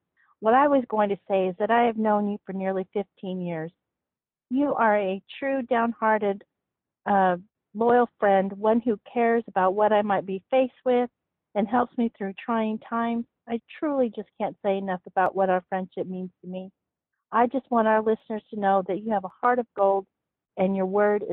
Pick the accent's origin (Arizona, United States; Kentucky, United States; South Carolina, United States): Arizona, United States; also born or lived in Hawaii / Colorado / California / Oklahoma; Well, I consider myself an Arizona native. I grew up in Arizona since the age of 3, but I've lived in Hawaii, Colorado, California, Oklahoma, Ohio, Nevada. But you know what? For me, there's just no place like home.